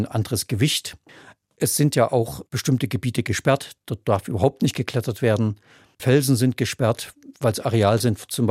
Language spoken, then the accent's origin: German; Saxony, Germany; Als Sachse.